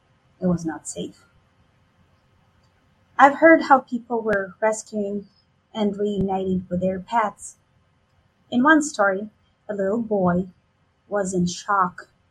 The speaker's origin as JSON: {"language": "English", "country": "Ukraine", "lives_now": "San Diego, United States", "said": "Привіт, я з України. Hello, I'm from Ukraine."}